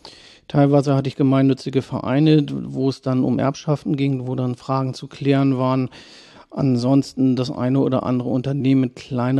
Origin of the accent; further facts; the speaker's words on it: Schwarzenbek, Schleswig-Holstein, Germany; ja, also ich wohne schon immer in Schwarzenbek, bin hier auch zur Grundschule gegangen